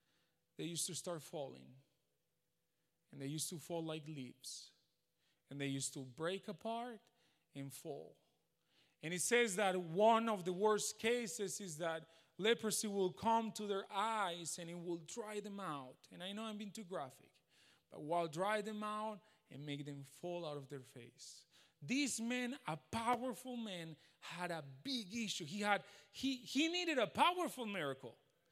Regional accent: Spain; English is a second language; now in United States; the government here in the United States, and I'm from Spain, and I'm telling you, people from the United States is really respected all around the world.

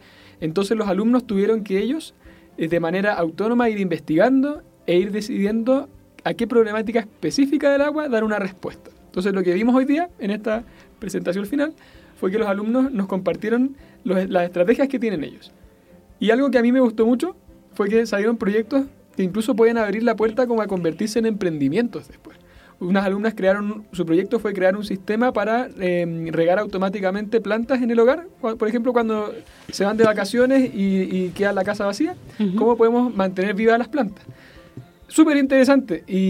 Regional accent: Chile; accent: Chilean; now in Mexico; Yo soy chileno, como habrás notado por mi acento.

